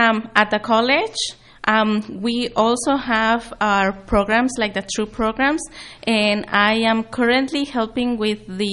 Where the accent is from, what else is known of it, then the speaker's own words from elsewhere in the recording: Mexico; Yes, I speak Spanish. I'm from Mexico.